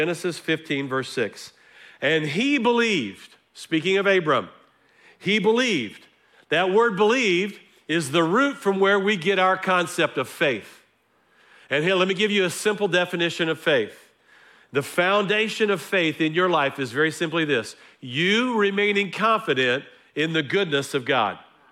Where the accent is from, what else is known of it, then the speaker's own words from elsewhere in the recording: Fort Worth, Texas, United States; I'm from Fort Worth.